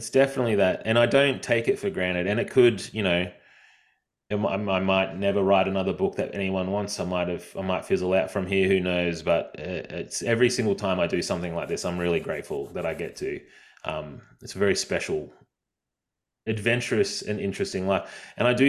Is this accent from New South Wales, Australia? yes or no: no; Brisbane, Queensland, Australia; I had driven down because I'm from Brisbane